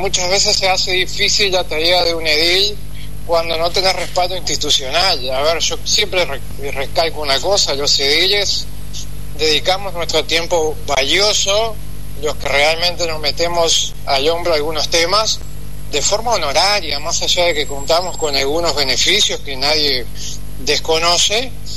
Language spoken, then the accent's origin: Spanish; Belén, Catamarca, Argentina; yo soy oriundo de Belén.